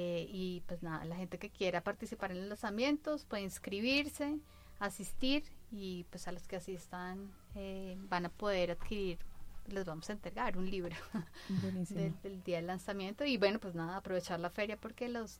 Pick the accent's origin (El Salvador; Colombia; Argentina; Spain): Colombia; Bogotá, Bogotá Capital District; es un mundo que también nos vincula como bogotanos